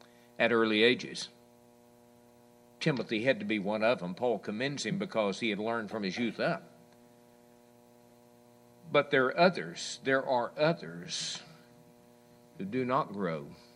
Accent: Hawesville, Kentucky, United States; I used to have a fellow in church when I was growing up in Hawesville a number of years ago.

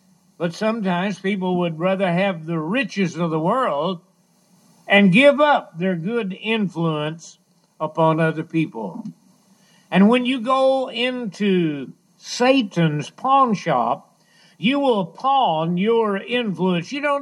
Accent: Hallsville, United States; I can remember back as a young boy growing up in my hometown, how many people influenced me to be a preacher of the gospel. There was one little school teacher there in Hallsville

